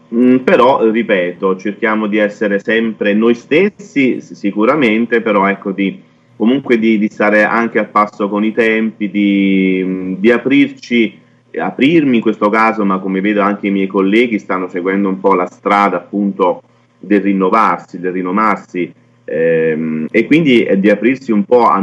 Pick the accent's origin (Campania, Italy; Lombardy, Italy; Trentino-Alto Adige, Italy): Campania, Italy; Santa Maria Vico; now in Nola, Italy; Ma io sono della provincia di Caserta, sono di Santa Maria Vico, un piccolo paese della provincia di Caserta, trapiantato però da qualche anno nell'agro nolano